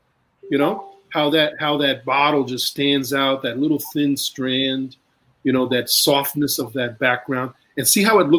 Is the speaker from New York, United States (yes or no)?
yes; New York City, New York, United States; I grew up in East Harlem, so for me, absolutely.